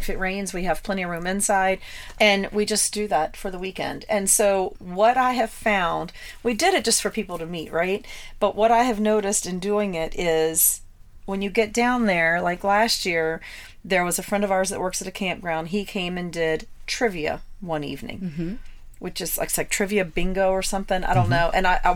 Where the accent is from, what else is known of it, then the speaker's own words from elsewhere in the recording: Virginia, United States; We're from Virginia.